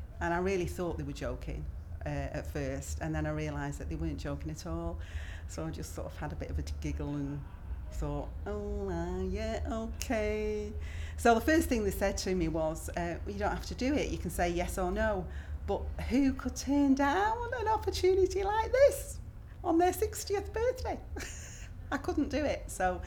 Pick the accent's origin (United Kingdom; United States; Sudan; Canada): United Kingdom; Warrington, North West England; I'm 59, going on very quickly for 60. And where I come from Warrington in Cheshire, that used to be Lancashire.